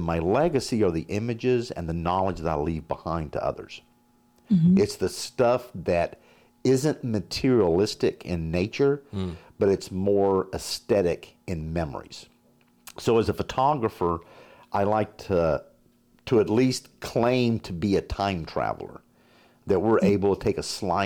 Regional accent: North Carolina, United States; now in Oklahoma, United States; I'm not from Oklahoma. I grew up in North Carolina and around the world. And then I settled in Oklahoma after I left the military.

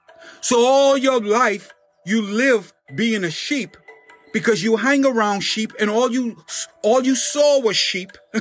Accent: Bahamas; The agreement that I came to myself growing up in the Bahamas, the agreement that I came to myself, I said to myself

